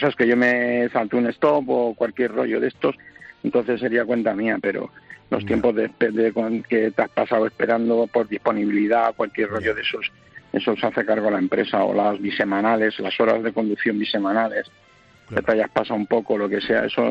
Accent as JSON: {"language": "Spanish", "town": "Valencia", "region": "Valencian Community", "country": "Spain", "tie": "born or raised there", "also_born_or_lived": "Jumilla", "said": "Yo nací en Jumilla, Murcia, pero vivo en Valencia muchos años. O sea, nací en Jumilla, pero criado y engordado en Valencia."}